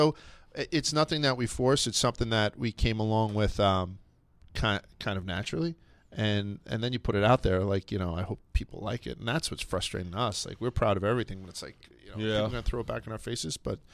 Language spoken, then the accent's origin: English; Brooklyn, New York, United States; he grew up in the Bronx, I grew up in Brooklyn.